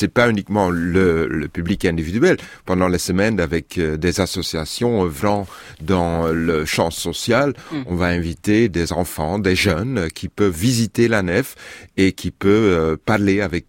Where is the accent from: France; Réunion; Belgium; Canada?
Belgium; Flanders; Je suis belge, je suis flamand